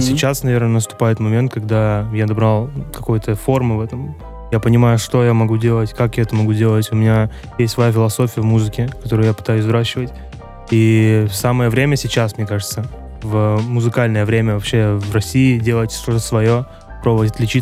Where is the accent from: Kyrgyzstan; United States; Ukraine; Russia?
Kyrgyzstan; born there; moved away; В свою родную страну, где я родился. Для кого-то, наверное, новость. Я родился в Кыргызстане.